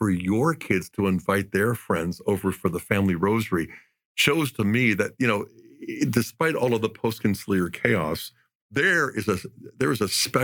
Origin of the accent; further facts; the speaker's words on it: Bethel Park, Pennsylvania, United States; I grew up in Bethel Park in the 60s.